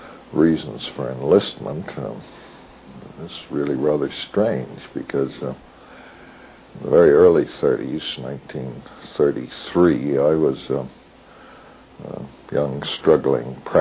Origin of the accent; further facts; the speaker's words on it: Winnipeg, Manitoba, Canada; born there; I was born on Cathedral Avenue down in interesting house which my father built, but this was on the old Matheson homestead.